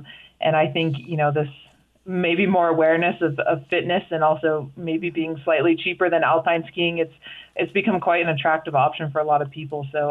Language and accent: English; Park City, Utah, United States; moved away as an adult; now in Anchorage, United States; Yeah, I was born and raised in Park City and lived there until I was 18, and then I went to college in Dartmouth, and then when I graduated there, I moved to Anchorage, Alaska